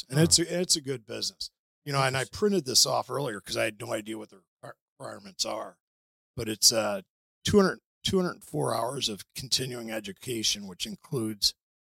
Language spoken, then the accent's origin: English; Afton, Missouri, United States; I grew up in Afton, went to CBC High School, went to college at Benedictine